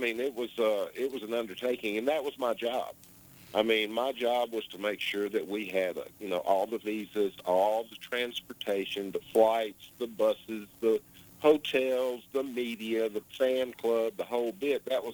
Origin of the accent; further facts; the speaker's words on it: Mississippi, United States; when I was born and raised, I was born in Mississippi, and the first job I ever had was thinning cotton